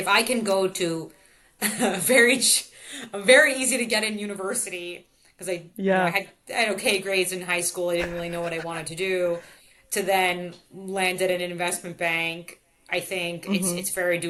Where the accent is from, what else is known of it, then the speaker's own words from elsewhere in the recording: New York City, New York, United States; also born or lived in San Francisco; I'm was living in San Francisco, I'm back to New York City. I grew up in New York.